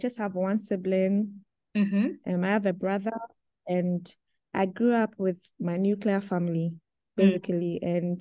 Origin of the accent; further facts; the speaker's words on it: Tema, Greater Accra, Ghana; also born or lived in Germany; I'll say I was brought up in Ghana as well. Mm. Okay, I've lived in Accra. I was born in Tema, which is a city in Accra. So I was born in Ghana, and I have been in Ghana all my life, except for times that I had to travel abroad to go to school.